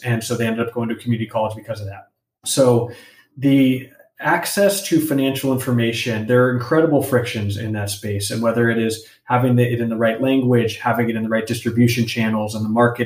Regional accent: Los Angeles, California, United States; also born or lived in Boston, United States; So, you know, as I said, I grew up in Los Angeles. I was lucky enough to go to college out at Harvard in Boston.

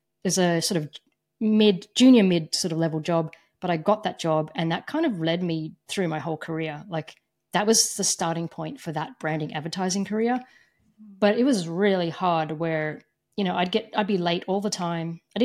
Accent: Melbourne, Victoria, Australia; so I'm in Melbourne, Australia, and I grew up in Melbourne, Australia

